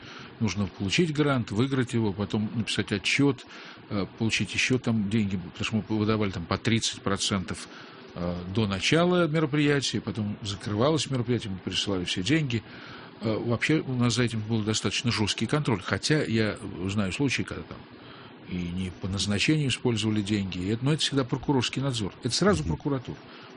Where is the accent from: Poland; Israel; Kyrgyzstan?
Kyrgyzstan; born there; also born or lived in Russia; я родился в России, то есть я родился в Киргизии.